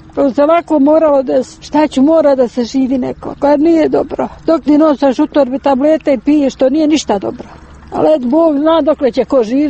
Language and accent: Bosnian; Bratunac, Republika Srpska, Bosnia & Herzegovina; Iz Bratunca sam